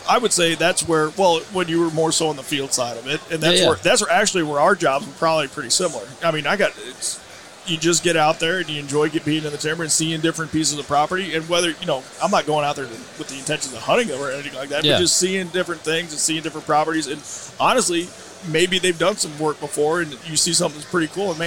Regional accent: Illinois, United States; growing up in Illinois, we haven't dove into burns

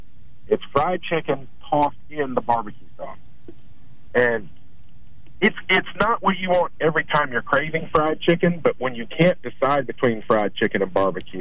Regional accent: Sims, United States; There's a place in my hometown of Sims called the Hickory Pit

